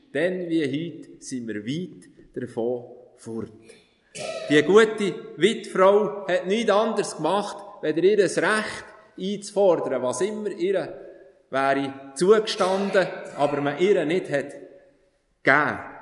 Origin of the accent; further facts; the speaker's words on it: Iseltwald, Bern, Switzerland; Gut, ihr, die von Iseltwald kommt, meinem Heimatort, jetzt, wo mein Schatten ist, will man über den See schwimmen, auf die Sonnenseite.